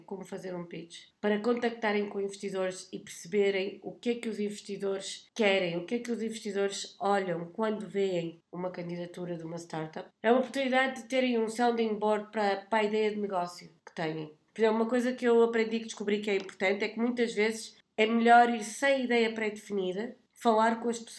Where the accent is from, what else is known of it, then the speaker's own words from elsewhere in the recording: Porto, Norte, Portugal; Cresci em Portugal, então obviamente identifico-me muito com a cultura portuguesa, mas fui educada por pai cabo-verdiano, mãe brasileira, portanto também me identifico com os dois. O meio entre cabo-verdiano e português.